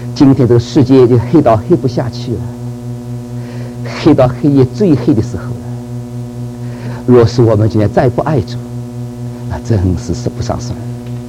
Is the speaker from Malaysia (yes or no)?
no; China; 是不是这么侮辱我们中国人？